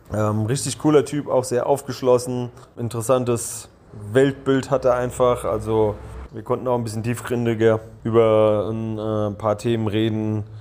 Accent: Gilgit-Baltistan, Pakistan; in Gilgit-Baltistan, wo ich herkomme, gut funktioniert hat

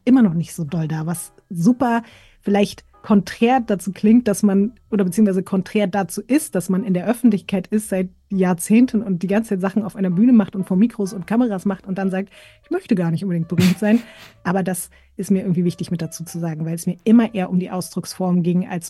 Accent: Berlin, Germany; Oh, meine Kindheit in Prenzlauer Berg

